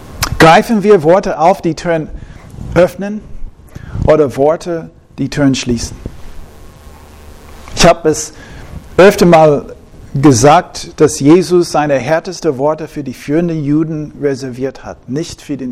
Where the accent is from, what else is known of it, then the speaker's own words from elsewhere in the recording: United States; German is a second language; In den USA, wo ich herkomme